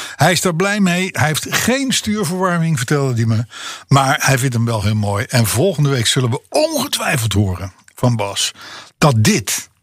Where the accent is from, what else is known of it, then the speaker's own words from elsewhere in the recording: Netherlands; Ik was blij als Hollander in een Oostenrijkse hotel.